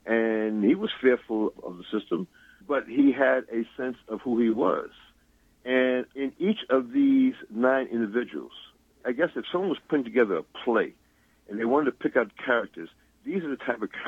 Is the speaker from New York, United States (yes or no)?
yes; Harlem, New York, United States; as a child growing up in Harlem, my parents are from the Gull Islands of South Carolina and Georgia.